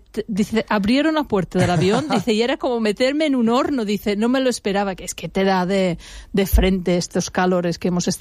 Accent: England, United Kingdom; Spanish is a second language; now in Benidorm, Spain; porque soy inglesa, pero tengo un pie en cada campo.

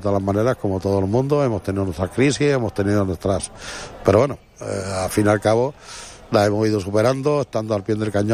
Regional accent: Granada, Andalusia, Spain; now in Benidorm, Spain; Llegué de Granada hace 52 años.

